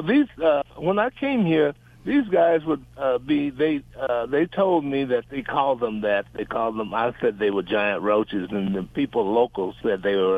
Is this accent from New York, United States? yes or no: no; Milwaukee, Wisconsin, United States; I came from Milwaukee.